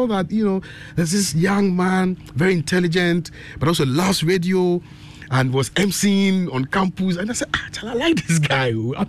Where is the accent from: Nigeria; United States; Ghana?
Ghana; I grew up in Asantimampo.